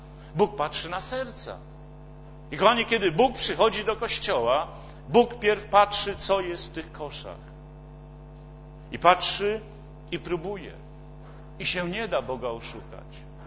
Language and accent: Polish; Katowice, Silesian Voivodeship, Poland; jest zboru w Katowicach, skąd pochodzę.